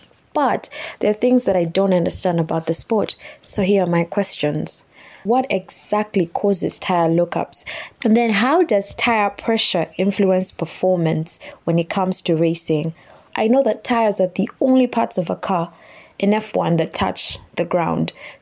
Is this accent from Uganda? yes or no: yes; Uganda; I am from Uganda.